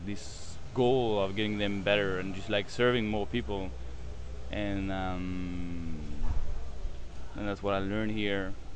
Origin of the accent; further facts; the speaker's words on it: Spain; English is a second language; and I'm from Spain